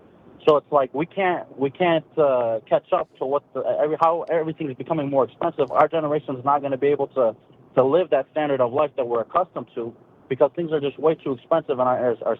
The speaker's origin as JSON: {"language": "English", "country": "United States", "said": "And I actually, as an American, we study about Vietnam."}